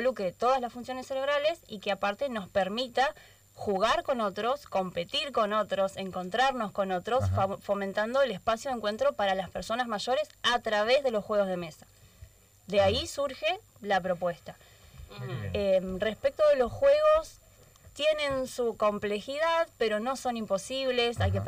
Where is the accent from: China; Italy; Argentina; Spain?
Argentina; Paraná, Entre Ríos; Yo soy de acá de Paraná, exacto.